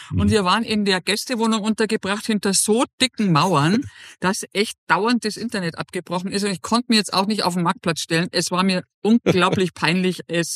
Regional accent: Munich, Bavaria, Germany; born there; Ich bin geborene Münchnerin.

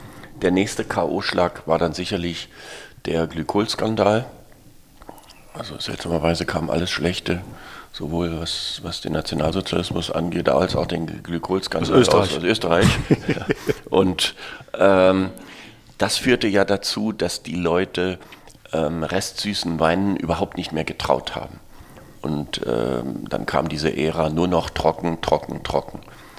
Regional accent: Berlin, Germany; als Berliner Schulkind war das Größte hier in den Ferien

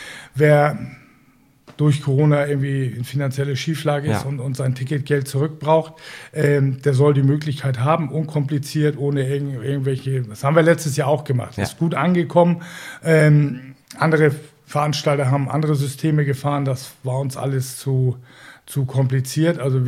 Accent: Northern Germany, Germany; das können wir uns hier als Norddeutsche, ist ja easy

